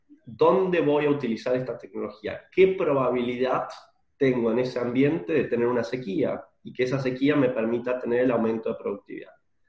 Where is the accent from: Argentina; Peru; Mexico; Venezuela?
Argentina; En Argentina, el productor tiene que ser más cuidadoso en lo financiero por las dificultades que tiene nuestro país en términos económicos.